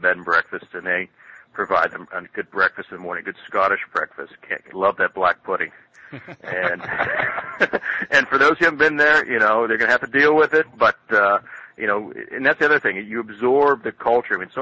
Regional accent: United States; as an American, a drinker of Scotch malt whiskey

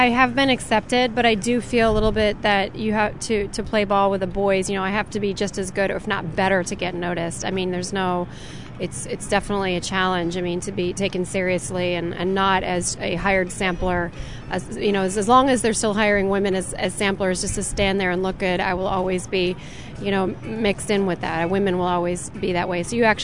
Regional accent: United States; I'm a woman, and I'm an American

